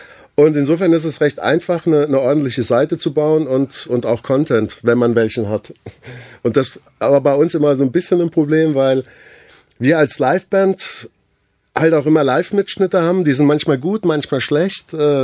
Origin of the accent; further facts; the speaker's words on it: Hesse, Germany; Aus Oberhessen.